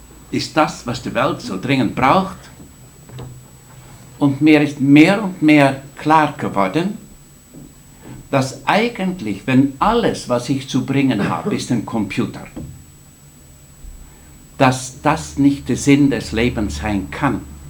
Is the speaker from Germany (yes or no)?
no; Netherlands; German is a second language; bin ein Holländer, das brauche ich nicht einmal zu verraten, das könnt ihr nach dem dritten Satz schon hören.